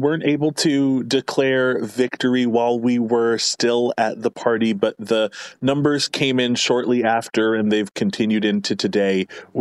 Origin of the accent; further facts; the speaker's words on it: Lancaster, Pennsylvania, United States; I was born and raised here in Lancaster.